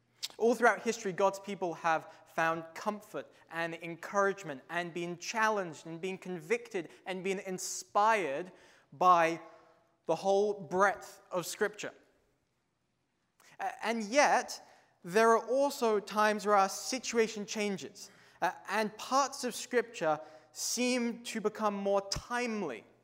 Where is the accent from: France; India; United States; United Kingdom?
United Kingdom; England; now in Canada; I don't have a Canadian accent. I'm originally from England. Moved here 3 years ago.